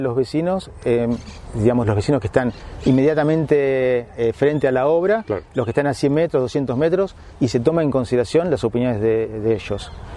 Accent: Boulogne, Buenos Aires Province, Argentina; todos los que somos de Boulogne, yo soy de Boulogne, vamos siempre a la estación.

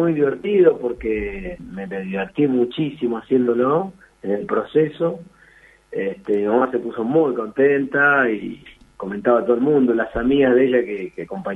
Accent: Córdoba, Argentina; yo soy de cordobés

